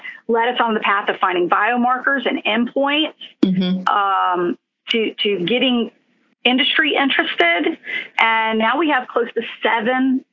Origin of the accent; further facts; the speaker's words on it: Houston, Texas, United States; Actually, I'm from Texas, and Houston grew born and raised in Houston.